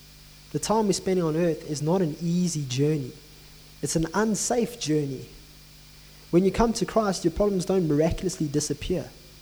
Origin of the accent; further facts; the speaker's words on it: South Africa; it's almost as bad as South African apartheid, where we had legislated segregation.